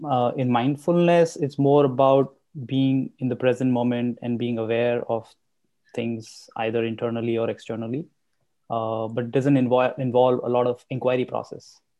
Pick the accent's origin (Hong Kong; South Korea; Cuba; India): India; now in United States; even though I'm from India and Vedanta is also from India.